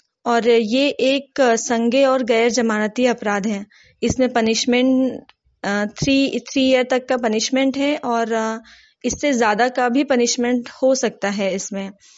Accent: Betul, Madhya Pradesh, India; और मैं बैतूल से हूँ।

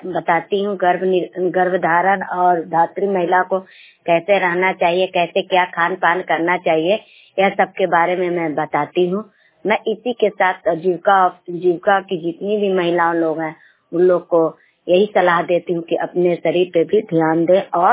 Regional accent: Sirsa Viran, Bihar, India; हम सिरसा वीरन के रहने वाले हैं

